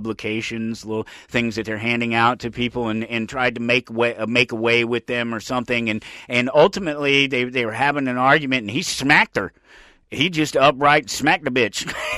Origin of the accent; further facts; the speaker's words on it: Colorado, United States; I grew up in Colorado. He was there. He helped form the party.